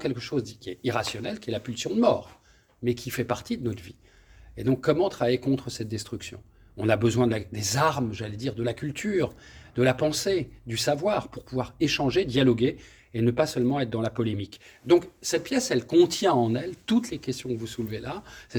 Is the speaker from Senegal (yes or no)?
no; France; born there; quand je suis né en France, dans les années 70, on ne pouvait pas porter le nom de sa mère. Donc … sur ma pièce d'identité française.